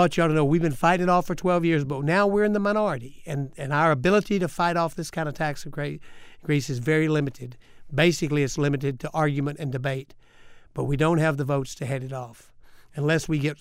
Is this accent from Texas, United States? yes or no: yes; Texas, United States; But, you know, I think that the folks in Texas, I'm from Texas, and I've got a number that's been studied out real good.